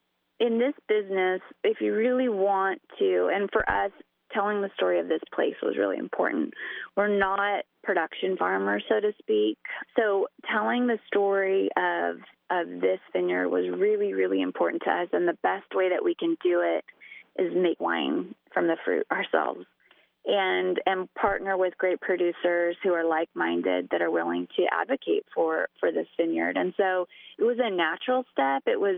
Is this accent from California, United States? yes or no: yes; Paso Robles, California, United States; I was born and raised in the Paso Robles area and always loved agriculture.